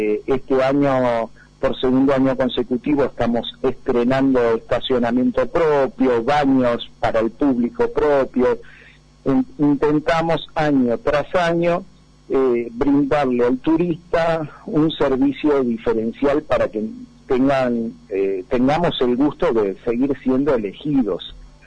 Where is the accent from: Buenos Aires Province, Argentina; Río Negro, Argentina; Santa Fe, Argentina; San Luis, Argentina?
Buenos Aires Province, Argentina; now in Villa Rumipal, Argentina; Exactamente, era oriundo, ahora soy oriundo de Villa Rumipal.